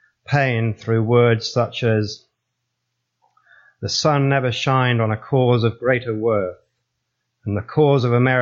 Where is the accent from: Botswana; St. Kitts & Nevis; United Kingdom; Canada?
United Kingdom; now in United States; Now, being a Brit, I obviously been here about 20 years